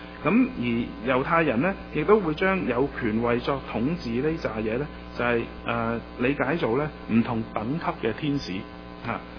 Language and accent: Cantonese; China; 其實都同我哋中國人都有啲似啊